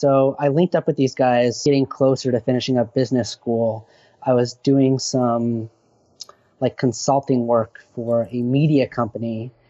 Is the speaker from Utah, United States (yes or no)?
yes; Park City, Utah, United States; I'm selling, you know, ski tickets at the mountain I grew up at in Park City